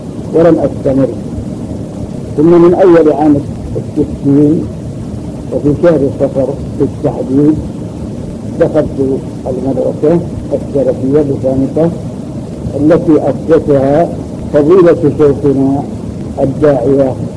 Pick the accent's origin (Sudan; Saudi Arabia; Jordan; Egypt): Saudi Arabia; Al-Majaniyah, Jazan Province; born there; من مواليد قرية المجانية، وكانت ولادتي في آخر عام 1946.